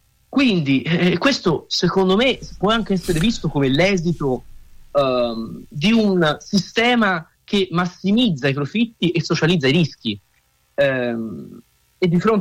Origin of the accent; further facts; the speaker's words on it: Rignano sull'Arno, Tuscany, Italy; nelle periferie delle città, come Rignano sull'Arno, da dove vengo io